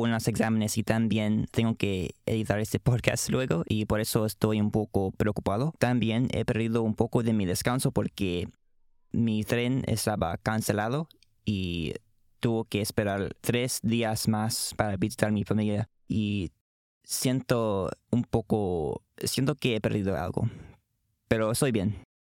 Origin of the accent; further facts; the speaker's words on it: Chicago, Illinois, United States; Él es mi amigo, ambos venimos de Chicago y somos estudiantes del Colegio del Hamilton.